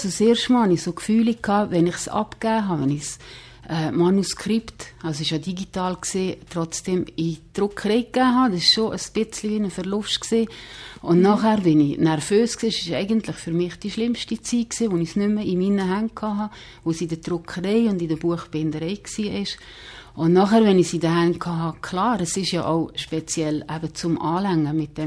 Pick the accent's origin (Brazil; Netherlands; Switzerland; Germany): Switzerland; Beromünster, Lucerne; eine kleine Ecke ist gleich noch dort, wo ich herkomme. Und das ist in Beromeister im Kanton Luzern.